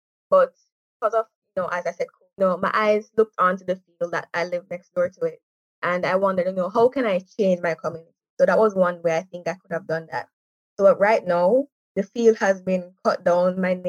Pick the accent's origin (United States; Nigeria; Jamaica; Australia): Jamaica; Montego Bay, Saint James; I am from Montego Bay, St. James.